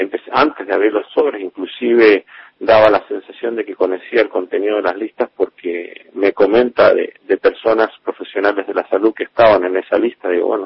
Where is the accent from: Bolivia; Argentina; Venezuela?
Argentina; San Rafael, Mendoza; los dos somos de San Rafael